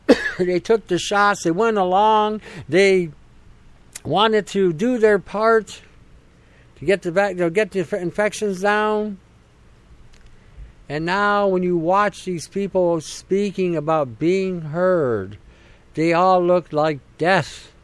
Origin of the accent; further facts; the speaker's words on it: Canada; I didn't grow up in a communist country. I grew up in the West.